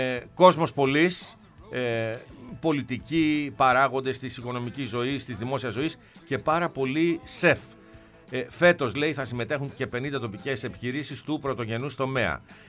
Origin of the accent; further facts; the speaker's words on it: Peloponnese, Greece; σε λίγο θα πάμε στην πατρίδα μου.